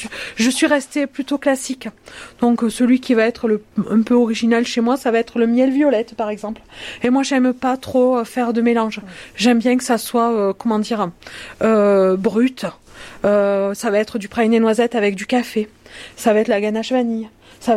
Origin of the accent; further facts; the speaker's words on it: Langogne, Occitanie, France; born there; Moi, je suis donc lausérienne de naissance, langonnaise, je suis née à Langogne. Et bon, je suis revenue après tout un parcours d'une vingtaine d'années m'installer en Lozère.